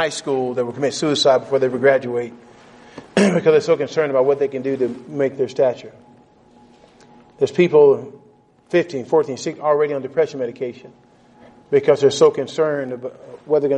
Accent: Texas, United States; moved away; So I grew up in Texas. We didn't care if the grass burnt or died or whatever, you know.

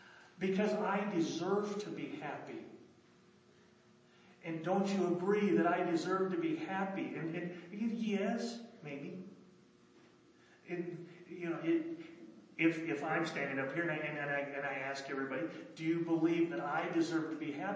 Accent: United States; I was raised on the Navajo Reservation, and Laura knows what I'm talking about.

